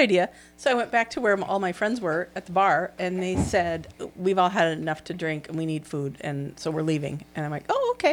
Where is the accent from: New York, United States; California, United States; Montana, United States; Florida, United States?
Montana, United States; He knew I was from Montana.